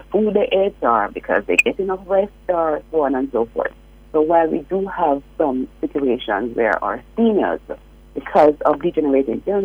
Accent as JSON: {"language": "English", "region": "Saint James", "country": "Jamaica", "tie": "born or raised there", "said": "as somebody who grew up in St. James"}